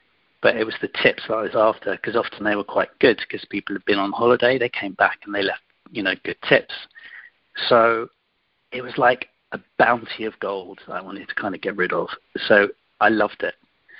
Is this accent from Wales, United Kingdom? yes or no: no; London, United Kingdom; also born or lived in Paris; I'm English. I live in London, and you know, I was born and educated here. I did live in France for a while. I lived in Paris, where I studied, and I lived for a little while.